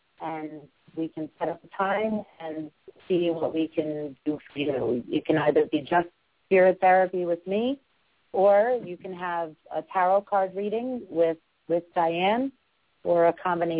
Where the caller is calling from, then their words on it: New York City, New York, United States; I'm calling in from New York City